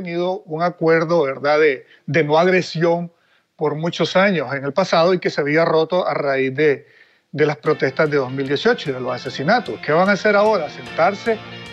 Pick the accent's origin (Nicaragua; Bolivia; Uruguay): Nicaragua; moved away; yo salí de Nicaragua poco después de que la dictadura se tomara físicamente las instalaciones